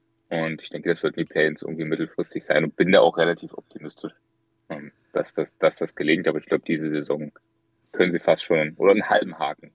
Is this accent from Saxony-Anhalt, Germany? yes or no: yes; Magdeburg, Saxony-Anhalt, Germany; Ich stamme aus Sachsen-Anhalt, aus Magdeburg.